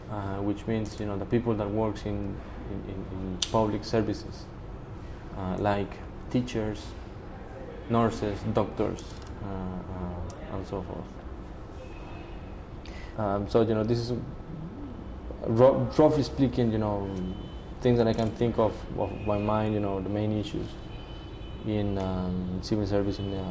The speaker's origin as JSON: {"language": "English", "country": "Costa Rica", "also_born_or_lived": "United States / United Kingdom", "said": "I used to work with UNDP in my home country in Costa Rica from 1995 to 1999"}